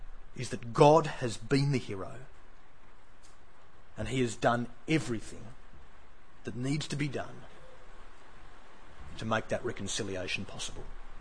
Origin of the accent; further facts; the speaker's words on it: Australia; We began thinking about the concept of reconciliation and just how important it is for us as Australian people.